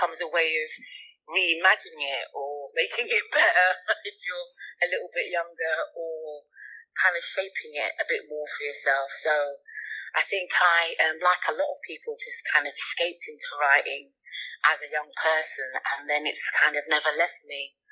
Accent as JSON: {"language": "English", "region": "London", "country": "United Kingdom", "lives_now": "Sheffield, United Kingdom", "said": "I am a novelist. I live in Sheffield. I'm originally from London and never left. I came up to do my degree, as it happens for a lot of people, actually, and then stayed."}